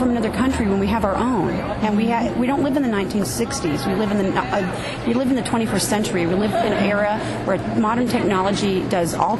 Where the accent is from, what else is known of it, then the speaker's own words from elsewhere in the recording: Virginia, United States; I'm from Roanoke County.